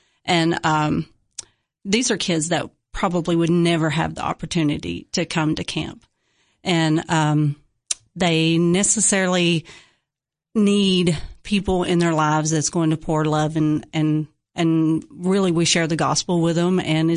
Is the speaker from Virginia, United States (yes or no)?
no; Cookeville, Tennessee, United States; I grew up here in Cookeville, and I graduated high school from here. I did marry someone who lived in a neighboring county, And I lived there for 17 years.